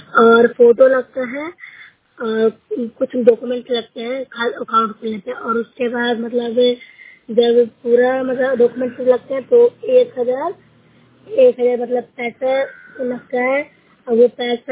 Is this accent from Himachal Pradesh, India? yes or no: no; Bihar, India; ग्राम बारह का यामा, जिला नालंदा की निवासी हूँ।